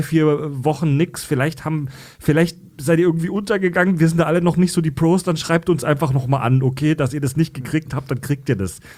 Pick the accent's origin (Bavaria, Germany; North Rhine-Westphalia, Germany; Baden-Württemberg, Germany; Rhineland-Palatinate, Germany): Baden-Württemberg, Germany; Kieselbronn; now in Northern Germany; Und ja, guck mal, ich komme aus Kieselbronn.